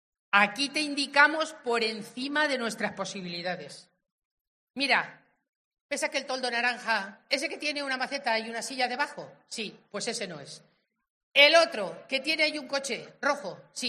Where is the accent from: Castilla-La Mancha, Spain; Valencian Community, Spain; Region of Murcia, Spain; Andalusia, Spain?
Castilla-La Mancha, Spain; Albacete; me doy cuenta de que soy de Albacete, de verdad. Y mira que … que casi tengo un polígono aquí en la carretera de Madrid. Con madre placera y padre cuchillero, no tenía forma de ser más manchega